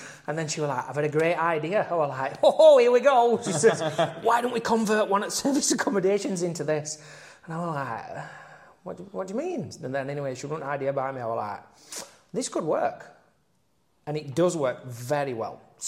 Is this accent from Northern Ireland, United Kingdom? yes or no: no; Barnsley, Yorkshire and the Humber, United Kingdom; I'm coming from Barnsley, me or so.